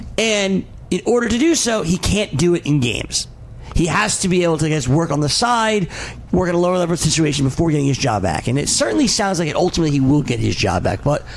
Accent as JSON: {"language": "English", "region": "New Jersey", "country": "United States", "said": "I'm from Jersey. I had no chance. I had no choice."}